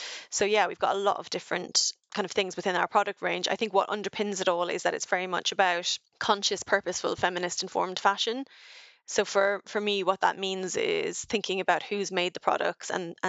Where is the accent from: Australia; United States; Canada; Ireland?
Ireland; now in United Kingdom; And as a European, as an Irish woman in the UK, that was kind of heartbreaking for me.